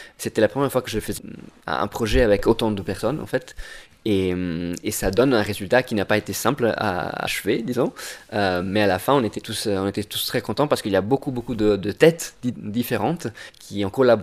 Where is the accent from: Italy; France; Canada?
Italy; Venice, Veneto; Moi, je suis de Venise